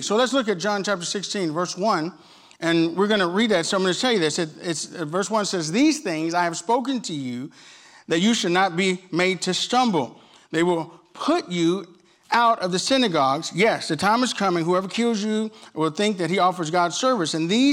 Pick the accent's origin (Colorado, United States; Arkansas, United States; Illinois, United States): Arkansas, United States; Camden; I remember growing up in Camden, Arkansas